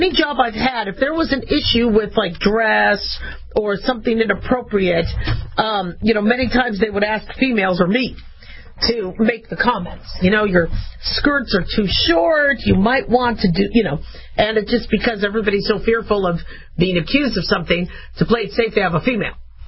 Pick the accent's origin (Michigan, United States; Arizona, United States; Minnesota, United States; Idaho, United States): Arizona, United States; Phoenix; And mind you, I grew up in Phoenix, Arizona. So it definitely wasn't that easy.